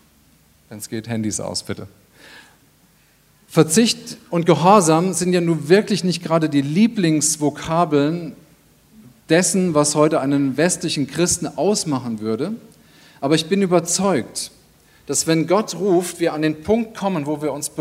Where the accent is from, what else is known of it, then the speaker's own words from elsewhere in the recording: China; Ich komme aus China, da gibt es eine Sorte Joghurt, wo wir gelebt haben.